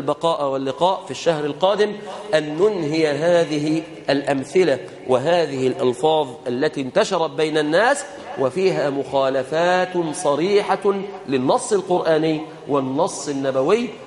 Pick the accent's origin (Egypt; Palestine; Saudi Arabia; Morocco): Egypt; اللهم احفظ بلادنا مصر عزيزة قوية